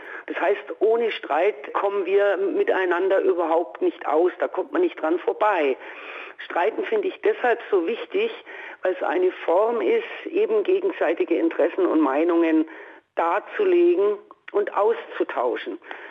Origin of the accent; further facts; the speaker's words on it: Bavaria, Germany; wie man in Bayern so schön sagt, ich bin ja aus Bayern